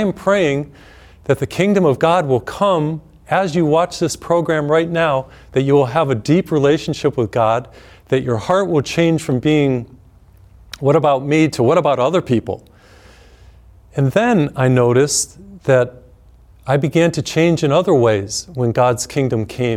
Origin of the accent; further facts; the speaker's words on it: United States; growing up in the American culture as a male